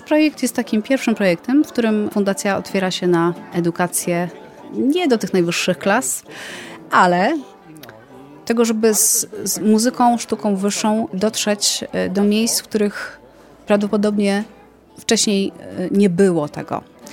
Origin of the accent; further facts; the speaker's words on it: Łęczna, Lublin Voivodeship, Poland; now in Warsaw, Poland; Bo ja jestem urodzona w Lublinie, wychowałam się w Łęcznej. Tak naprawdę znów mogę poczuć taki lokalny patriotyzm po wielu, wielu latach, bo od właściwie 19 lat mieszkam w Warszawie